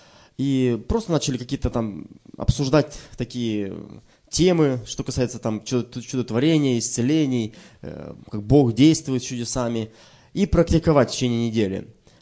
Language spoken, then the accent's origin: Russian; Moldova; moved away as an adult; now in Russia; мы как раз переехали в Россию. И я сам с Молдавии.